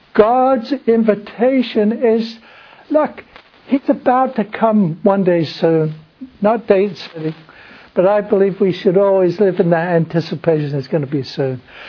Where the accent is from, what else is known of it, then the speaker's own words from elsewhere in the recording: England, United Kingdom; Now, I grew up in England